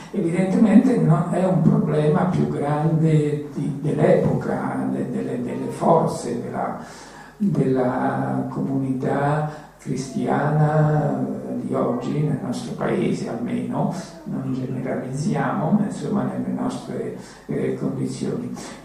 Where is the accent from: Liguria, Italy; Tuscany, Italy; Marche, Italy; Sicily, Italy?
Marche, Italy; born there; now in Rome, Italy; io ora sono un romano, sono nato nelle Marche, ma vivo a Roma.